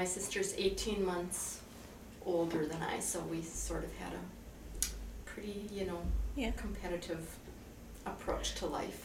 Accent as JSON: {"language": "English", "town": "Robbinsdale", "region": "Minnesota", "country": "United States", "tie": "born there", "said": "I was born in Robbinsdale, Minnesota, which is one of the closest outlying suburbs of North Minneapolis."}